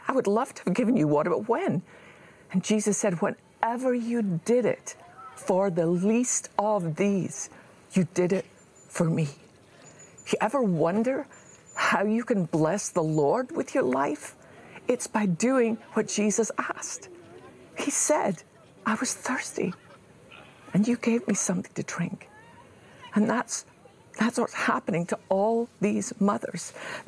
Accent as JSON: {"language": "English", "town": "Ayr", "region": "Scotland", "country": "United Kingdom", "tie": "born there", "said": "I was born in Ayr, Scotland, had nothing to do with either of our choices. That's just where we were born."}